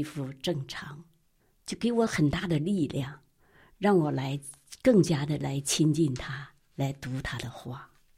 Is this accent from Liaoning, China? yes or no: yes; Liaoning, China; 我是从辽宁来的。